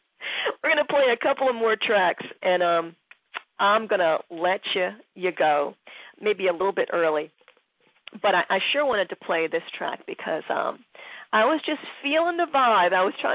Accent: Philadelphia, Pennsylvania, United States; now in Baltimore, United States; This is such a big, fat blessing to be born and raised in Philly and then to come to Baltimore.

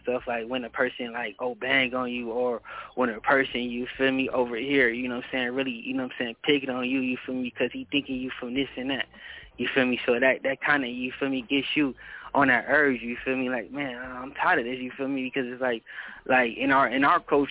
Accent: the West, United States; like, even though I'm from the West

